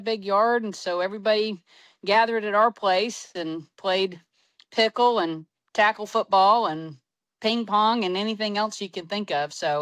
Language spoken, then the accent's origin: English; Palmetto, Florida, United States; Well, I grew up in a little town called Palmetto, and lived in a neighborhood with a whole bunch of boys and just got into sports.